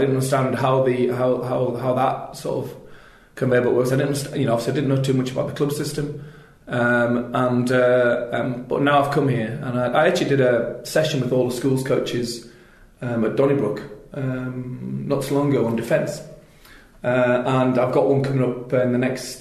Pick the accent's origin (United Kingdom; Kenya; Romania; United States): United Kingdom; Yorkshire and the Humber; I'm from Yorkshire, which is a very similar demographic in that you've got Leeds, which is the city centre, the city, and Yorkshire's the county